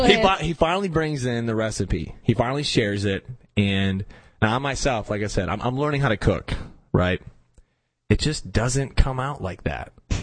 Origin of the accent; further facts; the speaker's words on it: the North, United States; Now, remember, I'm from the North. Okay. Since I moved to the South